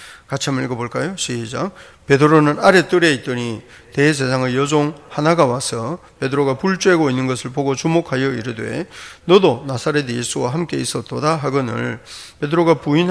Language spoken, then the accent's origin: Korean; Gyeongsang, South Korea; accent: Gyeongsang dialect; 제가 경상도 사투리 제 말투에서 지울 수 없는 것처럼 누구나 제 말을 들으면 아 저거는 경상도 사투리다 이러는 것처럼